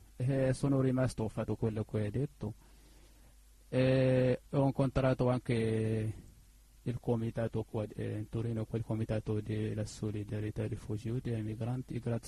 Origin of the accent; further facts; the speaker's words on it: Mali; Italian is a second language; now in Italy; io sono scappato dall'Azawad nel 2009